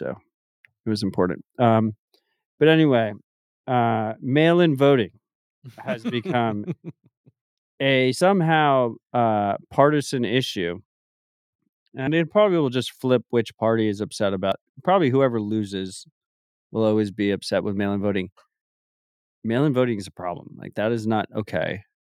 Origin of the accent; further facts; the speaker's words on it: United States; But as an American, this is important.